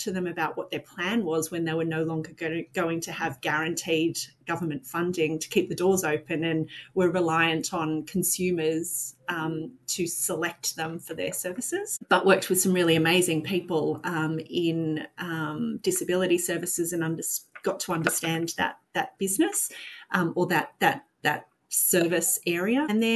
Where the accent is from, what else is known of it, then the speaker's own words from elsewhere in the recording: Bathurst, New South Wales, Australia; I grew up in Bathurst, went to the local uni